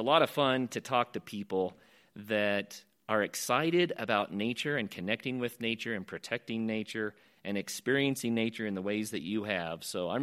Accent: Oklahoma, United States; But I grew up in Oklahoma, and I was used to seeing rivers like the Arkansas as it goes through Oklahoma

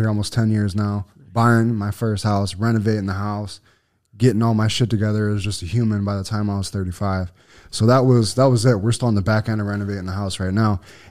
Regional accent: Buffalo, New York, United States; People thought I was fucking crazy though, because I was from Buffalo, like deep in some hip hop 8 Mile shit.

